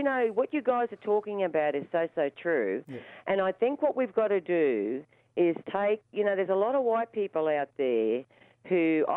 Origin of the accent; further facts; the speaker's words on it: Babinda, Queensland, Australia; I come from Babinda Merrawinni, and there are a lot of blokes down there, farmers.